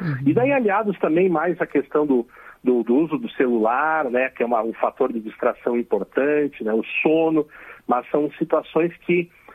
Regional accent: Rio Grande do Sul, Brazil; Nós temos na região sul, eu sou gaúcho, né?

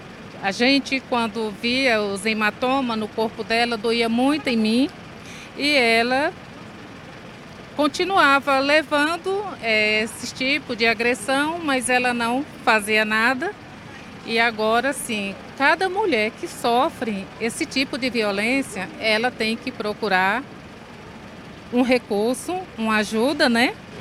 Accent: Riachão das Neves, Bahia, Brazil; sou baiana, sou de Riachão das Neves.

